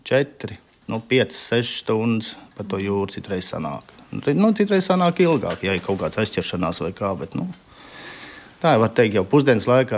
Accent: Liepāja, Latvia; Nē, es esmu no Liepājas.

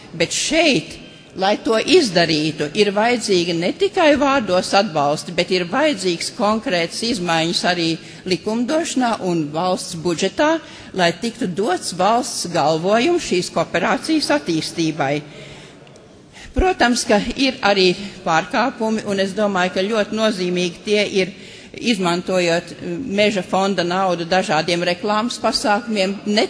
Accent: Talsi, Talsi Municipality, Latvia; un es esmu no Talsiem.

